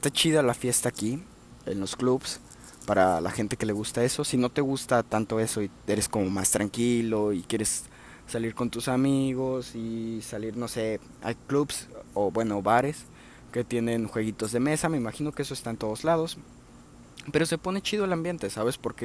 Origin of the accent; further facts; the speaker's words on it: Mexico; me van a pagar el día como allá en México, porque yo soy mexicano.